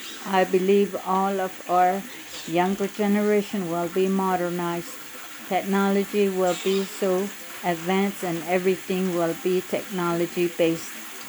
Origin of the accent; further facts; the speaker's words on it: Sheep Springs, New Mexico, United States; 70 years old, and I'm from Sheep Springs.